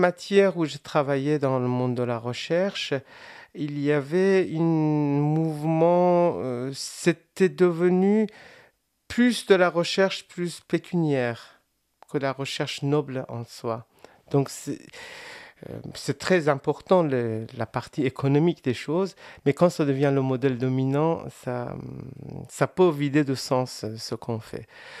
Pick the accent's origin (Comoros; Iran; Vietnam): Iran; moved away as an adult; now in France; Je suis parti d'Iran pour pouvoir faire des études et apporter autre chose que mon sang à ce pays.